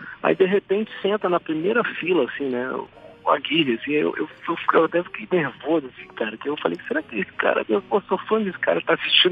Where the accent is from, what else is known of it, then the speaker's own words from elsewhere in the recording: Brasília, Federal District, Brazil; moved away; Um prazerão conversar contigo e estar aí de alguma forma na minha terrinha, né, também.